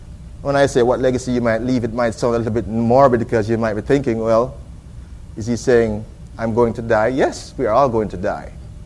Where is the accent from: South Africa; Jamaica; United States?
Jamaica; And anywhere I go, and I mention that I'm a Jamaican, people know about Jamaica because of the influence